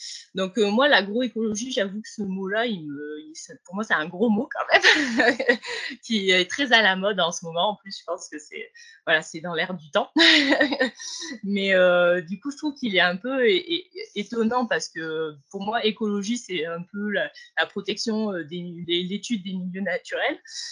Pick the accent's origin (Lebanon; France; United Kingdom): France; Marseille, Provence-Alpes-Côte d'Azur; now in Hautes-Alpes, France; j'ai 30 ans, je viens de Marseille. Je suis installée avec mon mari depuis 5 ans sur la ferme en Gaec. On a repris une ferme dans les Hautes-Alpes, du coup.